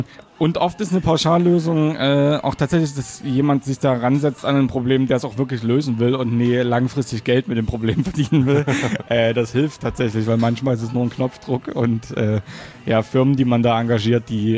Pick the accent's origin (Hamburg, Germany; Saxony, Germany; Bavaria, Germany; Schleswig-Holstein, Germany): Saxony, Germany; Dresden; Ich komme aus Dresden.